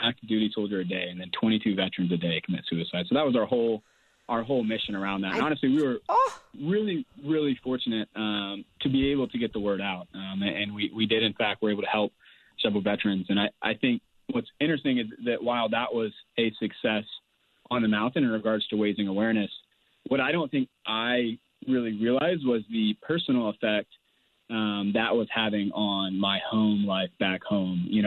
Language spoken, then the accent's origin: English; Georgia, United States; So I'm from Georgia originally, and so I do not like the cold, and I do not like running hills.